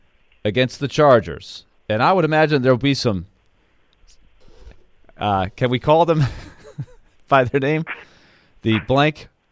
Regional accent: Boston, Massachusetts, United States; born there; I was born in Boston.

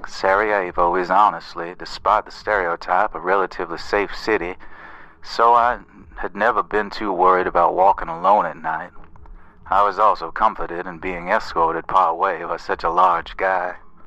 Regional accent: Texas, United States; I'm from the American South, East Texas to be specific

